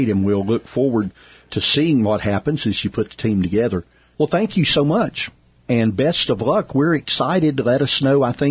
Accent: Maiden, North Carolina, United States; but you're from Shelby, I'm from Maiden, and we both know it's Cherryville.

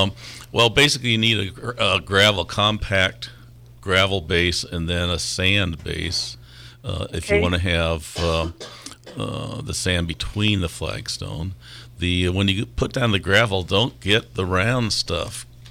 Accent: St. Louis, Missouri, United States; Yeah, I grew up in St. Louis.

